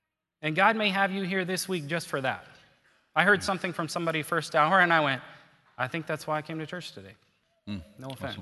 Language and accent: English; Fargo, North Dakota, United States; I'm from South Fargo, y'all.